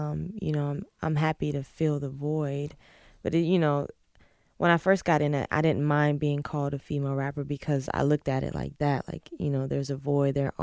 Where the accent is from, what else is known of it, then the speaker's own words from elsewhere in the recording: North Carolina, United States; Growing up in North Carolina, you know, I don't have to walk out of my door and compete with a million rappers.